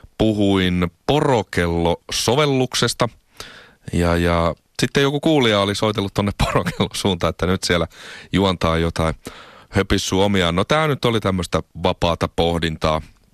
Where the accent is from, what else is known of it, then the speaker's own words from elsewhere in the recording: Southern Finland, Finland; Kun itsekin olen Etelä-Suomesta